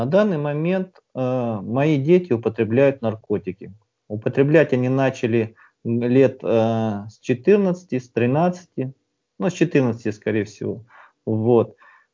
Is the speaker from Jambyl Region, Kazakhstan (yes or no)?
yes; Dzhambul, Jambyl Region, Kazakhstan; now in Tomsk, Russia; Я живу в городе Томск, это Сибирь. Сам я родом из Казахстана, из маленького города Джамбул.